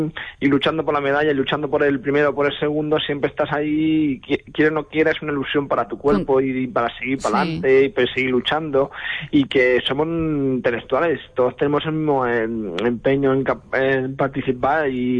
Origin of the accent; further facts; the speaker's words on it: Ellín, Castilla-La Mancha, Spain; ahora vamos a juntar por una carrera de mi pueblo, que es la Mil Varas en honor a José Martínez Morote.